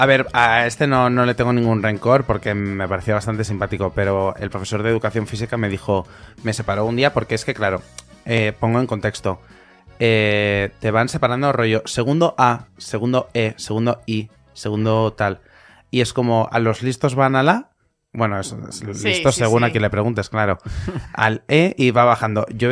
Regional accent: Valencian Community, Spain; porque yo soy valenciano.

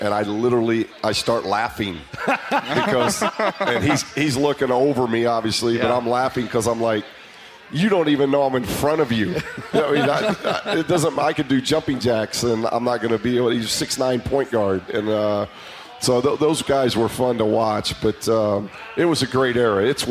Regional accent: Indiana, United States; When I grew up in Indiana, I'm so thankful the era I grew up in.

